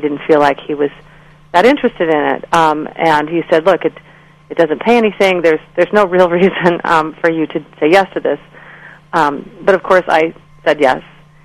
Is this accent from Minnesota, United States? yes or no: yes; Minnesota, United States; I'd grown up in the North Woods of Minnesota. I'm from Minnesota, and I'd lived in my teen years in a very rustic way without electricity or running water or indoor plumbing for most of those years.